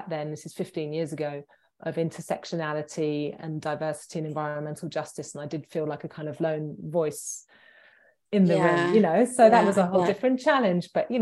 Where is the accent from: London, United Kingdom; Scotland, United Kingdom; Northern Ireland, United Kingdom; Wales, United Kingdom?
London, United Kingdom; Hackney; I guess I grew up in Hackney, and we had a tiny little garden